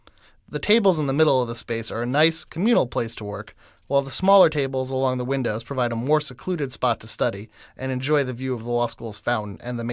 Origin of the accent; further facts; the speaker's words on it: New Jersey, United States; now in Chicago, United States; I grew up in New Jersey, greatest state of the union, don't make fun, and came to Chicago after graduating from Hamilton College in New York State last year.